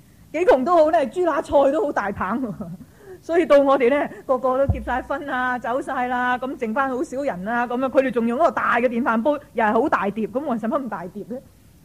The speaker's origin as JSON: {"language": "Cantonese", "country": "China", "said": "真系我哋中国人咧，唔知点解嗰种隔膜"}